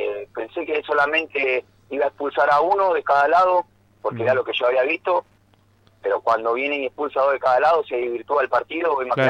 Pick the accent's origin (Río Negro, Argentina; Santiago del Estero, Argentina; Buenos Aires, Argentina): Buenos Aires, Argentina; vos imaginate que nosotros somos de Buenos Aires